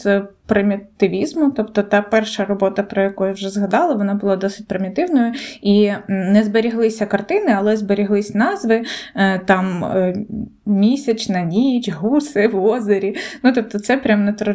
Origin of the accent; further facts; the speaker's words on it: Konotop, Sumy Oblast, Ukraine; першу картину Малевич продав у місті Конотоп. Це моє рідне місто, де я народилася.